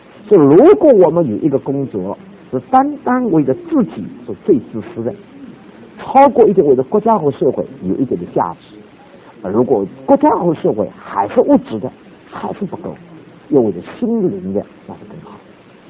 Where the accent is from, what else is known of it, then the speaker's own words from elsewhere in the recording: China; 所以我是中国人，我们住在中国人啊